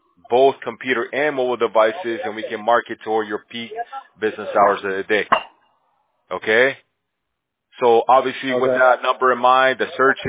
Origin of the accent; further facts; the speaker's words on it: Bolivia; Yeah, I'm from Bolivia, man. So I speak Spanish and English.